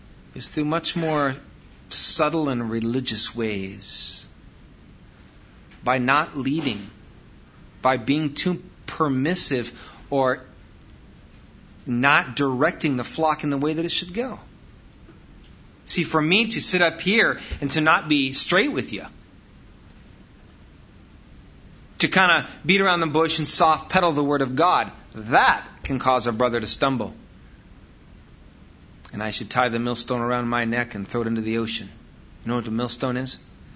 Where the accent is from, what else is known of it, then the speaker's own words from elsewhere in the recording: Wisconsin, United States; I mean, I'm from Wisconsin. I'm Norwegian, Hey, what's that got to do with me?